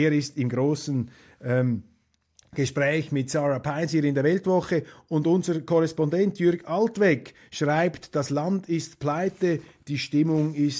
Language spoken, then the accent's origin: German; Switzerland; Als Schweizer finde ich das im Grunde begrüßenswert.